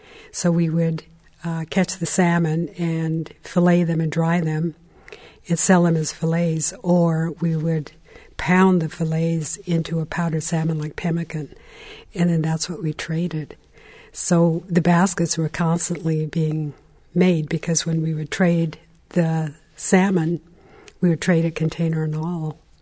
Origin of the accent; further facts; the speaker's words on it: Warm Springs Reservation, Oregon, United States; I was born and raised on the Warm Springs Reservation.